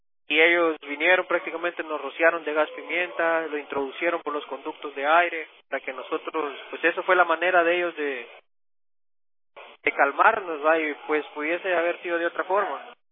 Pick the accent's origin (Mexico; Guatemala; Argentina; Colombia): Guatemala; soy guatemalteco y tengo prácticamente 15 meses detenido en esta prisión.